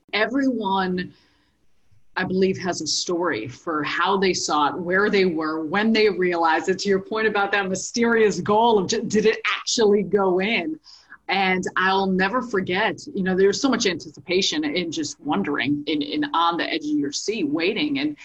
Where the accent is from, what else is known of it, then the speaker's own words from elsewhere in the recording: Chicago, Illinois, United States; and this goes back to me being born and raised in Chicago